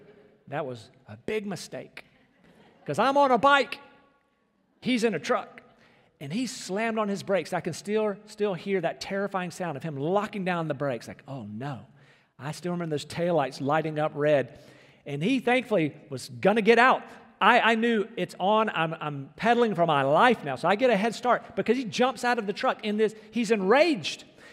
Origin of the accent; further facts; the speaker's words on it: Rocky Mount, North Carolina, United States; When I was about 14 years old, I was riding my bicycle in my hometown of Rocky Mount.